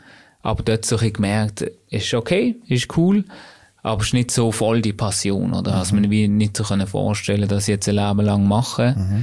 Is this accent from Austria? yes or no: no; Basel, Basel-Stadt, Switzerland; born there; Geboren in Basel, im Gellert-Quartier.